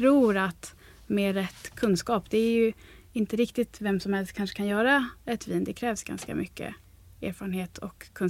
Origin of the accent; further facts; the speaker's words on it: Sweden; eftersom jag kommer från Sverige så sa jag att där kanske vi eventuellt skulle kunna hitta på någonting